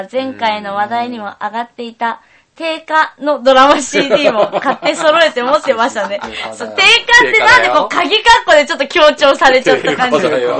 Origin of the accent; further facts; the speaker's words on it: Nagano, Japan; 自分が高3の時に地元の長野にやってきたデジキャラットツアーだか何だったかのイベントだったと思います。